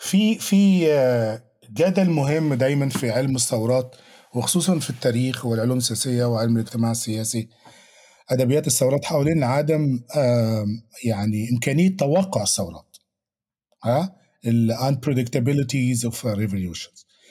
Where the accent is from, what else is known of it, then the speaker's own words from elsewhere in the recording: Egypt; أنا مصري بالنسبة لي يعني